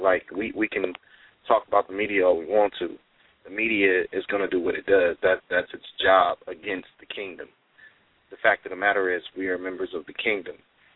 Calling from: Pomona, California, United States; I'm calling from Pomona.

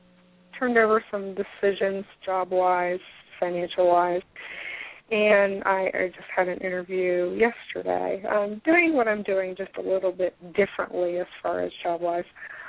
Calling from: Columbus, Ohio, United States; Columbus area.

